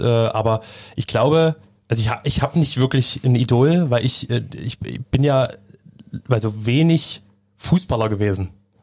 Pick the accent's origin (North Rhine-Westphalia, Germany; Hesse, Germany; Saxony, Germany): Saxony, Germany; Und jetzt als Sachse habe ich nur die Möglichkeit, Leipzig als vierter Offizieller da zu stehen auf dem Feld.